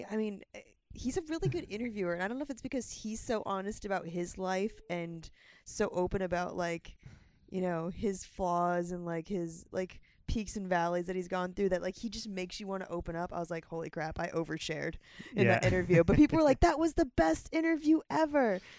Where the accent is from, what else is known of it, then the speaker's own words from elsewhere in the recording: Tampa, Florida, United States; Like, we're both from Tampa. Like, we grew up literally, like, we could walk to each other's houses.